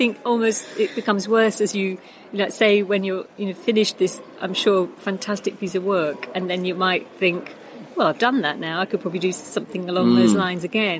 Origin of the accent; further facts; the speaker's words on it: London, United Kingdom; But they were in Italy, and I grew up in London.